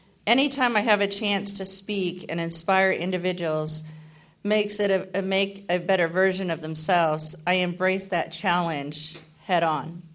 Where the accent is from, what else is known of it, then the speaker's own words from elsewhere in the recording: California, United States; And at that time, I am originally from California